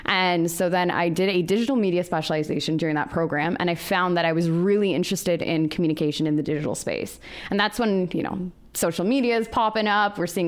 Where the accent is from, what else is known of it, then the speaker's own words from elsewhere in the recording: Scarborough, Ontario, Canada; born there; I was born in Scarborough and I lived there for a couple of years with my parents, my young brother, and it was great. My parents are from Trinidad and Tobago. We were surrounded by a lot of Caribbean immigrants in Scarborough